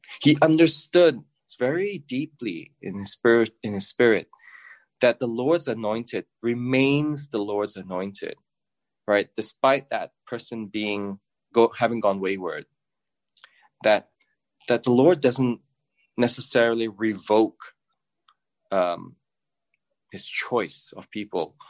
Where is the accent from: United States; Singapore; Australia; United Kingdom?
Singapore; So I'm Singaporean. So I had to serve in the military when I was 18.